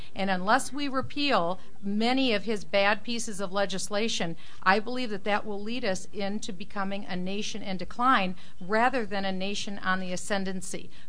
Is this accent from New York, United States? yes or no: no; Waterloo, Iowa, United States; That's my hometown paper.